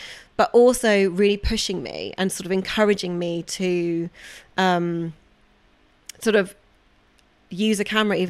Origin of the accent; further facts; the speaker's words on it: United Kingdom; I think part of it is just being British and being like, you can't do that.